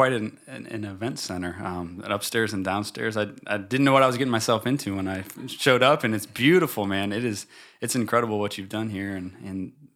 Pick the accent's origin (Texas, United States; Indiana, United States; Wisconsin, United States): Indiana, United States; Elkhart; My family has some land on the north side of town. And that's where I was born and raised. I went to Jimtown High School, my dad was the principal and then superintendent.